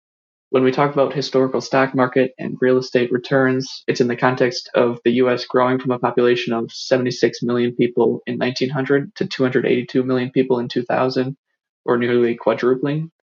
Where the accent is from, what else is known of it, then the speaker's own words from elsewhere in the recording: Madison, Wisconsin, United States; from Madison, Wisconsin, and thanks for taking my question.